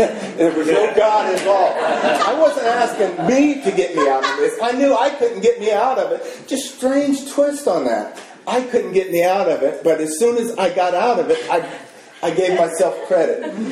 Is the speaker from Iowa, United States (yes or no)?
no; El Cerrito, California, United States; I grew up in El Cerrito. My mother was a school teacher, and she just was not going to have a child that could not speak English properly.